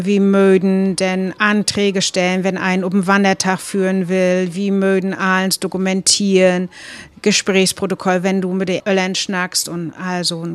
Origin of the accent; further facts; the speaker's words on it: Schwerin, Mecklenburg-Vorpommern, Germany; Ich kam aus Schwerin. Ich bin